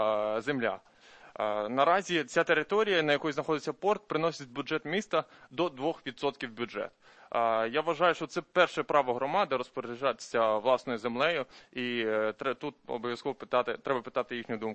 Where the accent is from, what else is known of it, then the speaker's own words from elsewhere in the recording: Odesa, Odesa Oblast, Ukraine; Я хочу взяти слово як і мажоритарник, і як одесит.